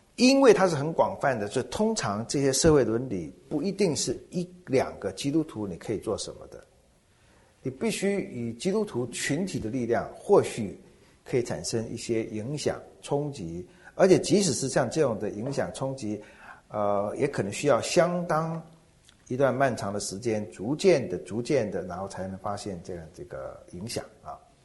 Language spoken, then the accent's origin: Chinese; China; 我们常常会说我们中国人的社会一向都是比较人治而不是法治的社会